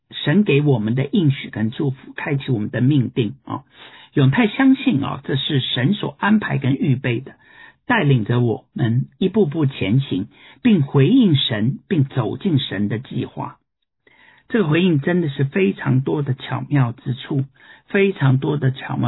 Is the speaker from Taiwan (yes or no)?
no; China; 因为他们知道我们是来自中国，